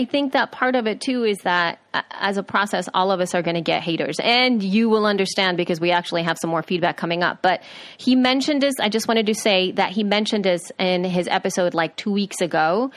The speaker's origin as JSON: {"language": "English", "country": "El Salvador", "said": "And of course me, because I am from El Salvador."}